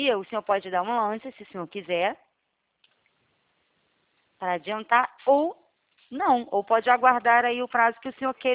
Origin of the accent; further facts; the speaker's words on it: Rio de Janeiro, Brazil; eu não entendo muito a gíria, assim, de paulista, sou carioca.